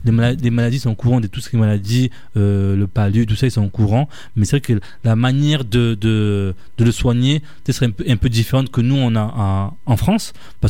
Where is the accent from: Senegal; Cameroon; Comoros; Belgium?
Comoros; c'est-à-dire je suis comorien, donc jusqu'au bout, entreprendre un restaurant comorien